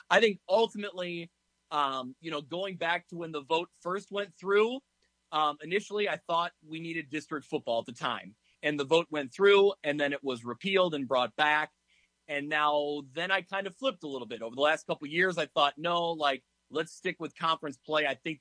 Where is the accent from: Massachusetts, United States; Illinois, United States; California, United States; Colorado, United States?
Illinois, United States; Ottawa; I grew up in Ottawa, Illinois, and Marquette High School, I think, would benefit greatly from district football.